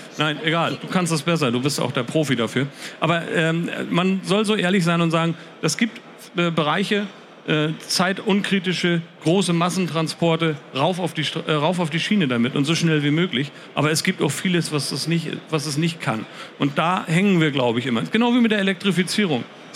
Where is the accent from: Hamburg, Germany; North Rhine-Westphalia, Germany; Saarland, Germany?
Hamburg, Germany; Das sind wir beide als Hamburger